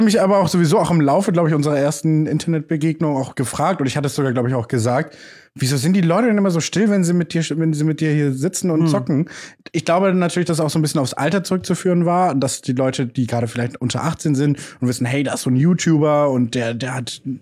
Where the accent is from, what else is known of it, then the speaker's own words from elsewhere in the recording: Berlin, Germany; Ich komme aus Spandau bei Berlin.